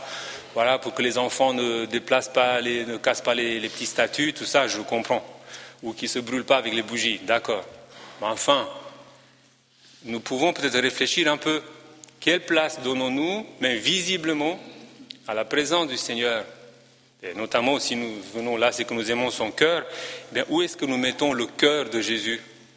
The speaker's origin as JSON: {"language": "French", "country": "Romania", "said": "Moi, quand j'entends en tant que Roumain l'expression"}